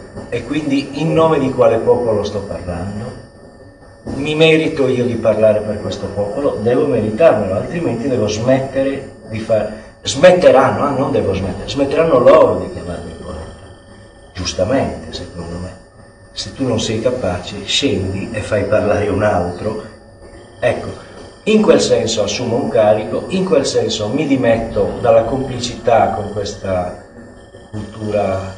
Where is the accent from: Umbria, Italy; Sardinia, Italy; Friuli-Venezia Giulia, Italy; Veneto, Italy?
Sardinia, Italy; non è che io sono migliore perché sono sardo, mi è capitato di nascere lì.